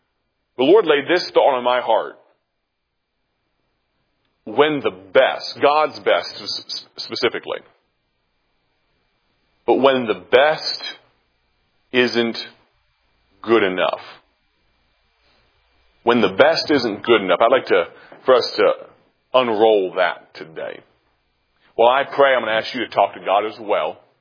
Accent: Texas, United States; born there; also born or lived in California / Virginia / Kansas / Germany; I was born in Texas, and we moved to California, then to the east coast of Virginia, not too far from here, and then we moved back to Kansas

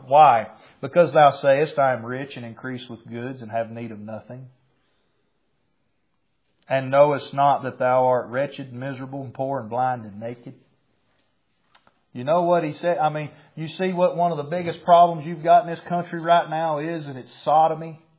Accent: United States; But I'm an American, so I can.

